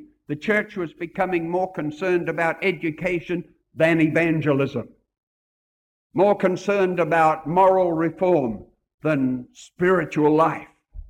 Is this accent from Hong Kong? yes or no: yes; Hong Kong; born there; I was born in Hong Kong, actually.